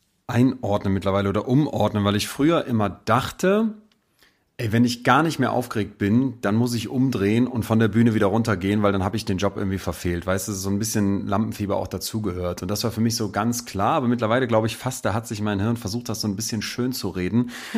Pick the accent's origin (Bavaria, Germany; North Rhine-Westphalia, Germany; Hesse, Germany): North Rhine-Westphalia, Germany; Ich komme aus der Ecke um Köln, bin Solingen groß geworden, in Ehrenfeld, zum Kindergarten gegangen.